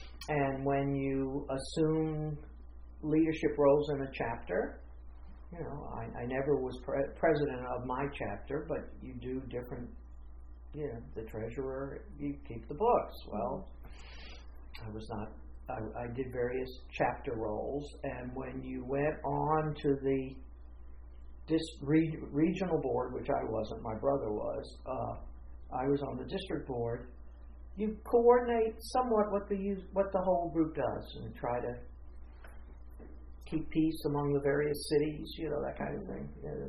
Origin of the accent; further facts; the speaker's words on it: Memphis, Tennessee, United States; I grew up in Memphis